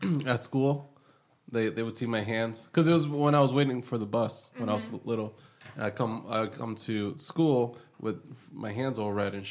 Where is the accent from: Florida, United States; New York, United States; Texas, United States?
New York, United States; born there; I was born in New York.